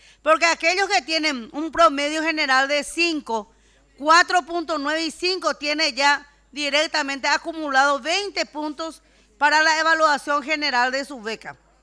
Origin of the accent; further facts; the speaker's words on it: Paraguay; todos somos paraguayos y seres humanos que necesitamos tener la oportunidad para salir adelante